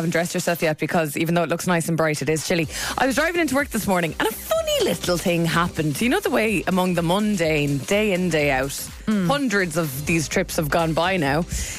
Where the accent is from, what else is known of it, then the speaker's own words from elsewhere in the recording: Waterford, Munster, Ireland; growing up in Waterford.